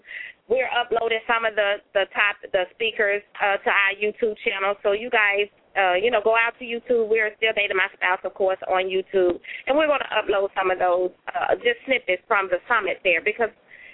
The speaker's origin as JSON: {"language": "English", "town": "Memphis", "region": "Tennessee", "country": "United States", "accent": "southern drawl", "said": "Okay, so I'm sure you guys can hear that southern drawl. I am from Memphis, Tennessee."}